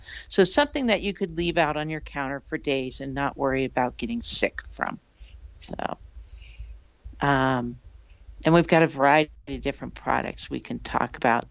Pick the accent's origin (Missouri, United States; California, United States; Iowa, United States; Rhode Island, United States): California, United States; I grew up in California. And we did a little bit of gardening at home.